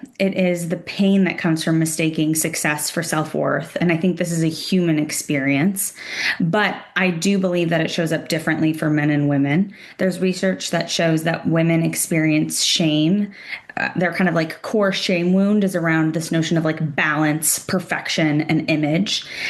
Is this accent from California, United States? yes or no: yes; California, United States; growing up in Silicon Valley, Enneagram 3, if that means anything to you, like typical achiever, firstborn daughter